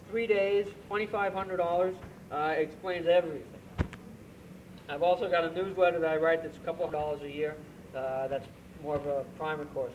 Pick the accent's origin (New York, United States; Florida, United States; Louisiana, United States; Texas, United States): New York, United States; also born or lived in Chicago; I know, because I grew up in New York, in Chicago.